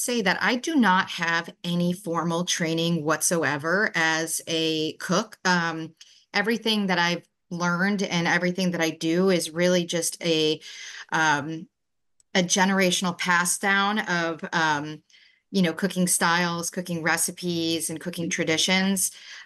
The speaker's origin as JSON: {"language": "English", "town": "Franklin", "region": "Massachusetts", "country": "United States", "said": "they actually wanted to indicate that I was from Boston. And I said, absolutely not. No way. Franklin, Mass. And I wanted everyone to know it. Just do my little part to put Franklin on the map."}